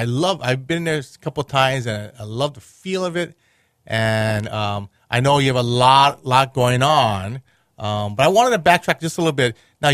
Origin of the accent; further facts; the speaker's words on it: Hawaii, United States; also born or lived in Korea; I've lived on the East Coast, West Coast. I lived in Korea, and I'm from Hawaii.